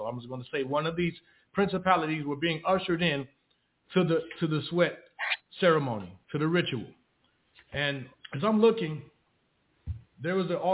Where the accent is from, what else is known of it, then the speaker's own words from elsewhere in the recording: Chicago, Illinois, United States; But just starting off growing up in Chicago, it was that environment is so hellish.